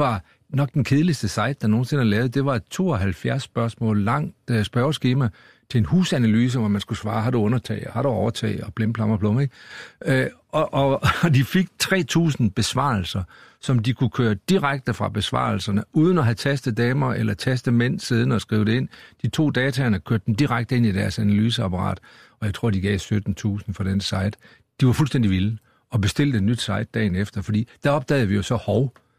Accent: Vejle, Region of Southern Denmark, Denmark; jeg er fra Vejle og gået på Vejlehands skole.

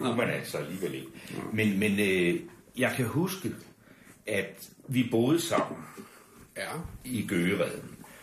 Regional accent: Ense, Region of Southern Denmark, Denmark; Jeg var præstesøn ude fra Ense, en landsby, der lå 7 kilometer uden for Svendborg.

